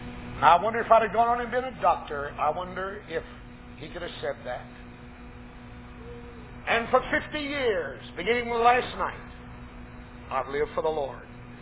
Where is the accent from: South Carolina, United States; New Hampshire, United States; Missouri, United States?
South Carolina, United States; Woodruff; born there; I was born down here in South Carolina, a little place by the name of Woodruff, South Carolina.